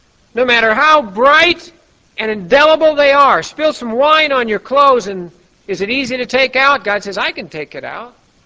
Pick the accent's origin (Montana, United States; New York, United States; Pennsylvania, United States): Montana, United States; When we were kids, I grew up in Montana.